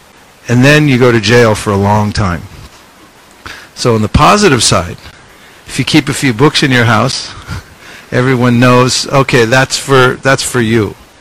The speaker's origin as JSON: {"language": "English", "region": "California", "country": "United States", "tie": "born or raised there", "said": "I grew up in the Bay Area, but I have no idea where I am right now."}